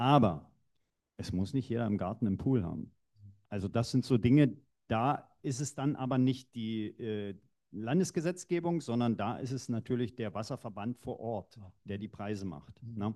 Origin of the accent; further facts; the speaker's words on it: East Germany, Germany; Aber ich bin ja ein Kind der DDR